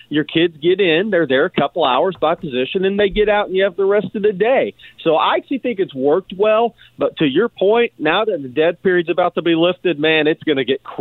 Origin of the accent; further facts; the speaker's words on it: Texas, United States; And you know, look, I'm from Texas.